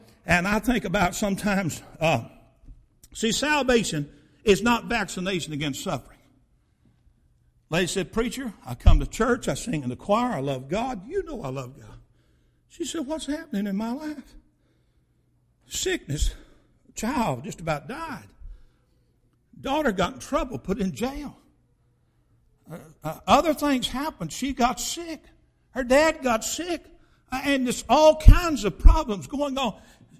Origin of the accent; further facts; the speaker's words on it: Chattanooga, Tennessee, United States; I grew up in Chattanooga as a bus kid at Highland Park Baptist Church. Rode on that bus. They'd come pick me up. My daddy lived in the housing project.